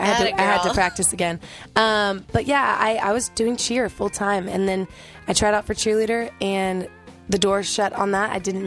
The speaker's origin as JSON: {"language": "English", "region": "Texas", "country": "United States", "tie": "born or raised there", "said": "I called myself one for years growing up in Texas. That's where I'm from."}